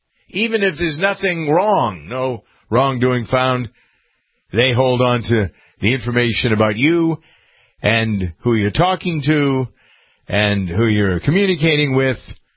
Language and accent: English; Framingham, Massachusetts, United States; I would start back in my hometown's Framingham, Massachusetts, 26 miles west of Boston